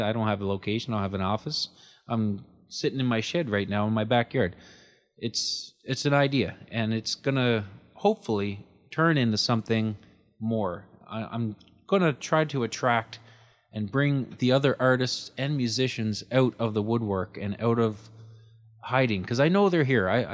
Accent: Newfoundland and Labrador, Canada; I'm from Newfoundland originally.

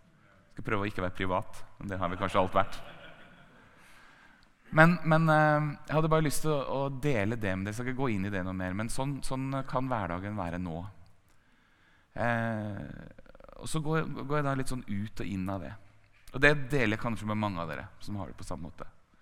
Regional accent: Moss, Østfold, Norway; Så jeg tok med meg gitaren nede i Gågata i Moss, der jeg vokste opp

